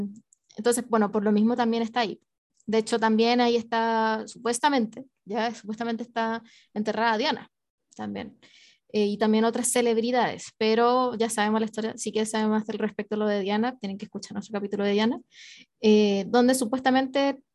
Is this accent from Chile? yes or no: yes; Chile; somos chilenos, nomás, ni siquiera somos de la Commonwealth.